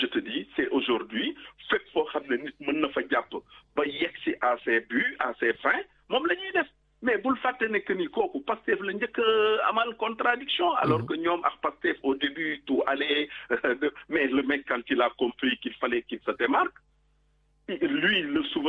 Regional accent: Dakar, Senegal; born there; je suis né à la Médina, marché Tilène, la Judo. Le carrefour de tout un monde. Donc, nous avons des Guéwel, des Diola, des Ndiago, des Guinéens, des Tukulor, des Dara.

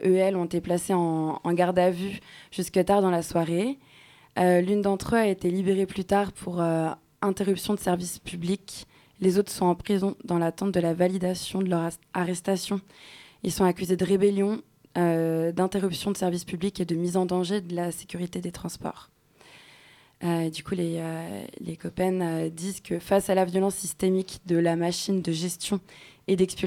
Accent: Lyon, Auvergne-Rhône-Alpes, France; Après, nous avons demandé de me rapprocher de ma famille. On est de Lyon. Lyon-Lille, c'est plus de 8 heures de route.

